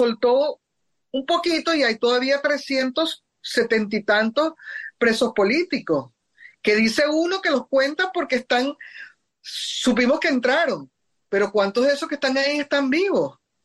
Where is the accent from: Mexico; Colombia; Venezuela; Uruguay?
Venezuela; porque eso somos nosotros los venezolanos en diciembre